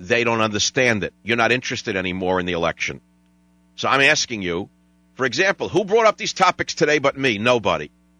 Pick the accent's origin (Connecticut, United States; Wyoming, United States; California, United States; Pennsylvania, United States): California, United States; San Francisco; Let's go to my hometown station, KNEW San Francisco.